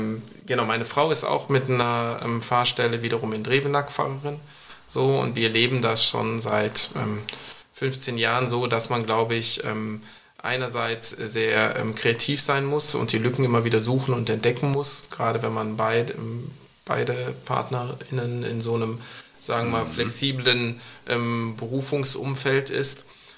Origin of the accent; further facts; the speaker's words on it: Duisburg, North Rhine-Westphalia, Germany; Wir sind wieder ein Stück in Heimat gezogen, ich bin in Duisburg groß geworden.